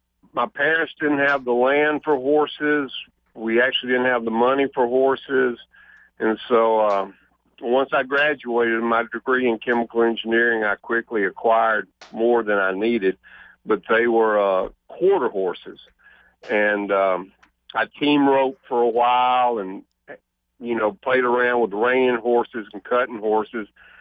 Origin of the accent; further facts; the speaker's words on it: Alabama, United States; I grew up down in Alabama. Truthfully, I lived in the northwest corner, and if I had wanted a racing form, I would have had to drive 2.5 hours to Birmingham.